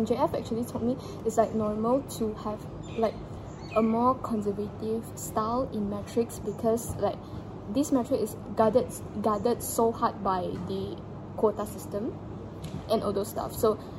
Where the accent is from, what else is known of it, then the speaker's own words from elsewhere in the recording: Malaysia; English is a second language; that's something I love about Malaysian, like being a Malaysian